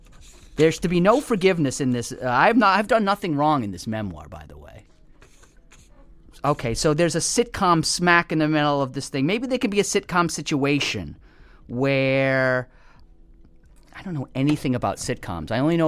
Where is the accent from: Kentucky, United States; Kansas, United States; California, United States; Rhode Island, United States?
Rhode Island, United States; Cranston; Tell your husband that is where I'm from.